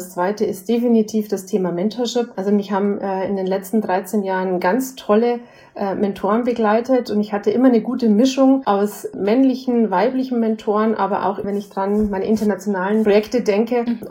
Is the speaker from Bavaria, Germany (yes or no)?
yes; Bavaria, Germany; ich komme aus dem Beratungsbereich bei PwC und wie man meiner stimmlichen Einfärbung schon hört, bin ich am Standort München zu Hause und komme aus Bayern.